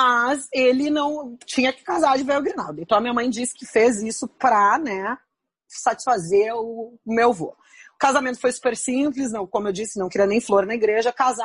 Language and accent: Portuguese; São Paulo, Brazil; born there; foram para São Paulo, onde eu nasci.